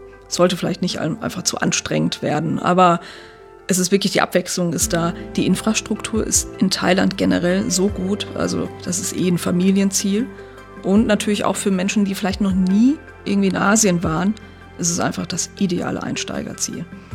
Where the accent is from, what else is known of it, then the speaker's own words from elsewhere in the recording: North Rhine-Westphalia, Germany; Und wie gesagt, ich komme ja aus dem Sauerland mit den vielen Talsperren, also kein Vergleich.